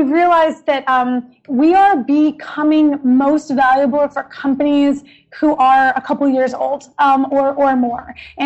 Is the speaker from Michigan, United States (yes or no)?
yes; Detroit, Michigan, United States; Stefan grew up in France and I grew up in Detroit. We are very different personalities. I'm like the crazy American person who's boisterous and passionate